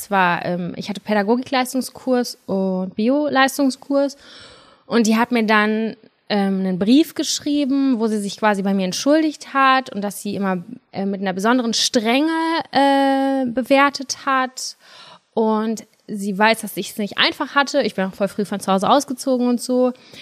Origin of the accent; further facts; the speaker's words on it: Germany; born there; Wir sind ja alle in Deutschland geboren.